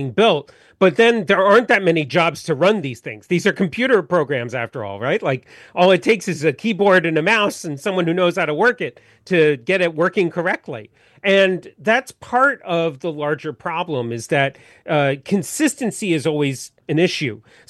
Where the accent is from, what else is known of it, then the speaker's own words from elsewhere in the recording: California, United States; So I am originally from California.